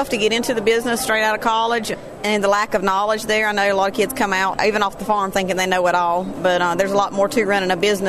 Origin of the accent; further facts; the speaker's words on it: Screven, Georgia, United States; I'm third generation owner of Boggy Creek Farms in Scriven, Georgia, down in Wayne County, southeast Georgia.